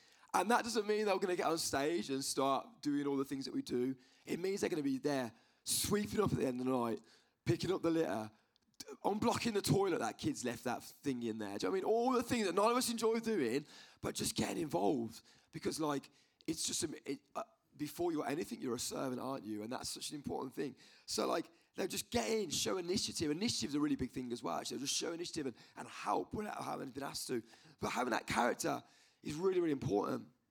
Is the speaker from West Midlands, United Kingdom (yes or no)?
yes; Birmingham, West Midlands, United Kingdom; the church I grew up in Birmingham